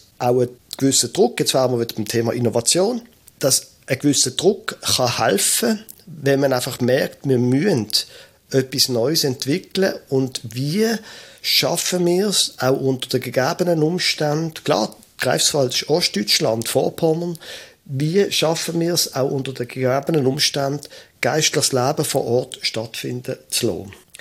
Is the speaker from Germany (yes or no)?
no; Basel, Basel-Stadt, Switzerland; ich bin ein Basler, ich bin ein Städter von meiner Herkunft her